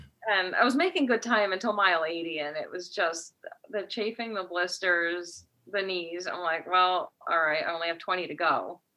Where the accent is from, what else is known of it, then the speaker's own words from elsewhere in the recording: Connecticut, United States; I'm from Connecticut originally. So my mom and dad still live in Connecticut.